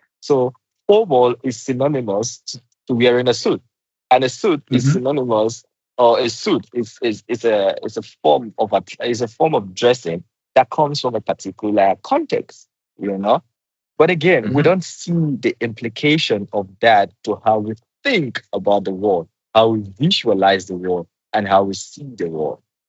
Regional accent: Nigeria; English is a second language; it was so bad in Nigeria. Like, I find it difficult to even speak my native language, because in Nigeria you have to speak English as a form of way of communicating

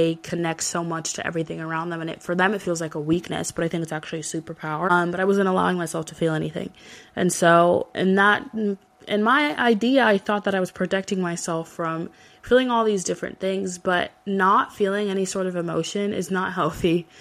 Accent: San Diego, California, United States; I'm from San Diego, so I've been to San Diego State.

